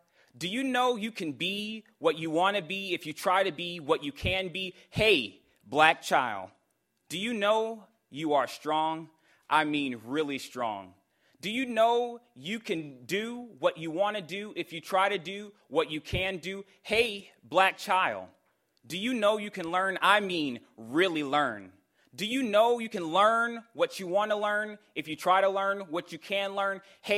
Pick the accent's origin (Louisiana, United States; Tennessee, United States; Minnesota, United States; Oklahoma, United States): Louisiana, United States; When growing up in Louisiana with my grandmother, I was called many names